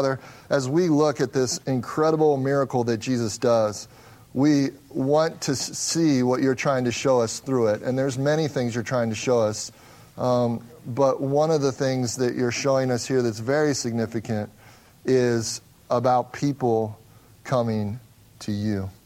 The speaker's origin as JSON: {"language": "English", "region": "Midwest", "country": "United States", "said": "I'm from the Midwest. I've met plenty of people from the Midwest."}